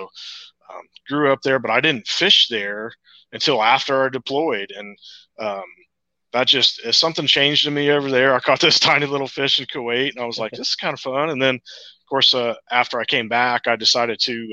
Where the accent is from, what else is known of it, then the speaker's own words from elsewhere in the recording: Ohio, United States; I'm from Central Ohio, I grew up in Ohio. I've lived here all my life